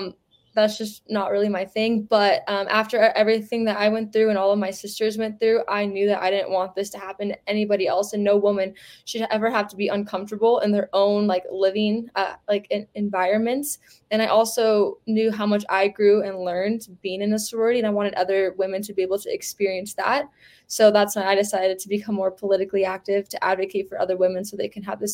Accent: Colorado, United States; I am from Colorado

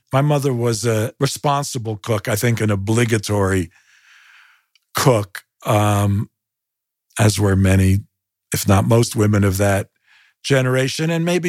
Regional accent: New York City, New York, United States; I grew up in an apartment in Stuyvesant Town, which was at the t

